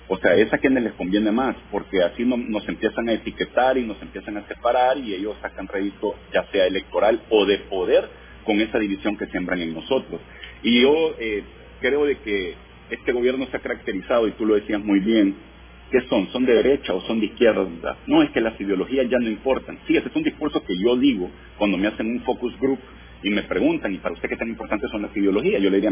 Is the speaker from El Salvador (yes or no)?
yes; El Salvador; porque soy salvadoreño y la voy a apoyar, no importa qué.